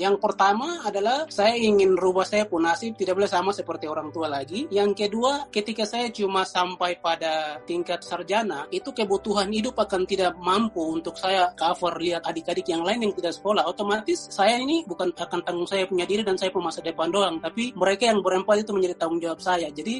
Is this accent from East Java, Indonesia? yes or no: no; Papua, Indonesia; now in United States; khususnya saya dari Indonesia Timur sebagai anak Papua.